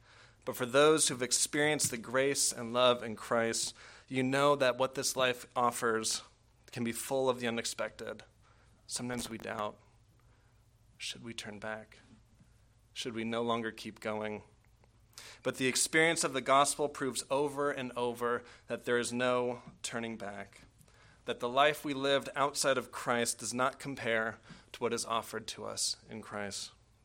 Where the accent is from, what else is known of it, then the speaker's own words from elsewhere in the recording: San Diego, California, United States; Now, some of you might know I grew up in San Diego, and throughout the time of my youth, as is the case for many who grew up in that part of the world, kids who grow up near the beach typically will take an interest in surfing.